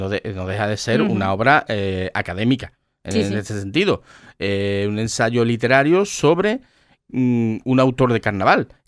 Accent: Cádiz, Andalusia, Spain; soy aficionado al carnaval porque soy gaditano y eso se lleva en los genes

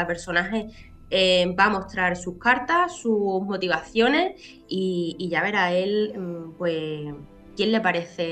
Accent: Chiclana de la Frontera, Andalusia, Spain; yo soy de Chiclana, ¿no? Y he vivido en Chiclana y he crecido aquí toda mi vida.

